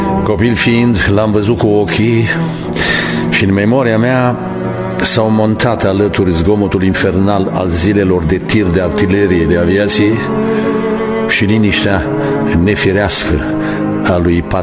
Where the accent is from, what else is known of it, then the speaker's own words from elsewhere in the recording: Unțești, Ungheni District, Moldova; un copil al foametei, ca și cei care au mărturisit până acum, aveam 18 ani și eram învățător în satul meu natal, Unțești, raionul Ungheni.